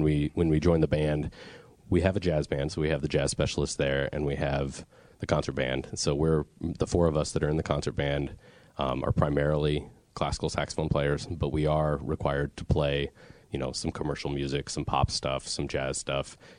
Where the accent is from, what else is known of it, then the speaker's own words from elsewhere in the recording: Rimrock, Arizona, United States; I'm from Rimrock, Arizona, which is just outside of Sedona.